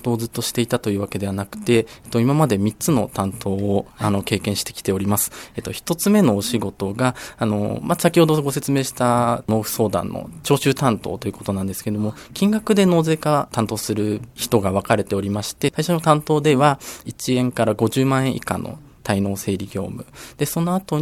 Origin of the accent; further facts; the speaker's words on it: Fujisawa, Kanagawa, Japan; 生まれも育ちも藤沢市なので、藤沢市、大好きな藤沢市がこんなに知られてないのはもったいないことだなと思ったので